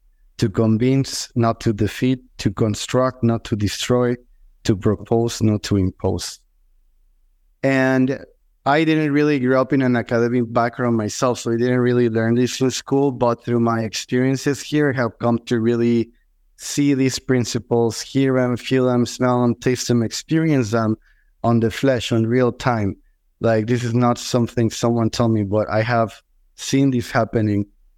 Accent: Mexico City, Mexico; I was born and raised in Mexico. So back in 1984, it was probably like between 9 or 10 in Mexico City.

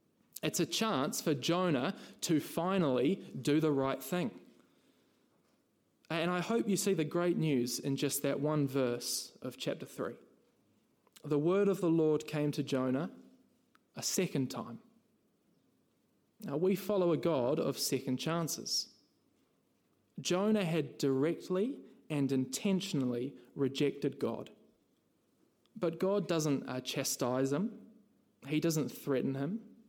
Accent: Christchurch, Canterbury, New Zealand; I'm from Christchurch originally

